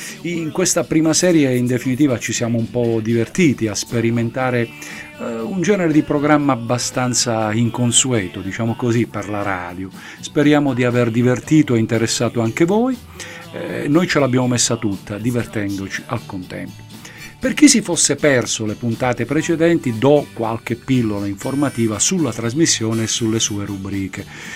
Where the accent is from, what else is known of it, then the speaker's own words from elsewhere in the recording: Calabria, Italy; vorrei muovere proprio partendo dalla mia terra e ricordare che la Calabria è ricca di tanta bellezza